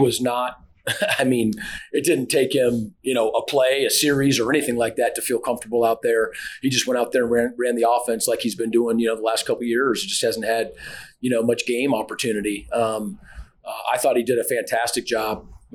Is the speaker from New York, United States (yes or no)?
no; California, United States; also born or lived in Seattle; You know, coming out west. I'm from California and Seattle and all